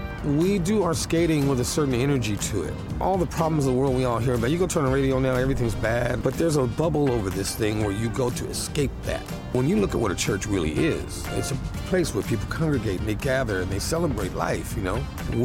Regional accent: Kansas City, Missouri, United States; moved away as an adult; now in San Francisco, United States; I grew up in Kansas City, Missouri. In Kansas City, I was a bricklayer.

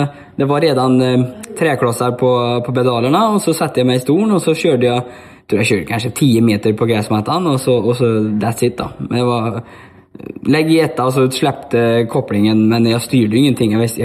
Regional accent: Monaco; also born or lived in Norway; now in Sweden; bodde jag 6 år i Monaco. Och sen ifrån 2009 runt där fram till nu då, har jag bott i Sverige. Så jag är faktiskt uppväxt, kan man säga, i Norge och Monaco då, istället för Sverige.

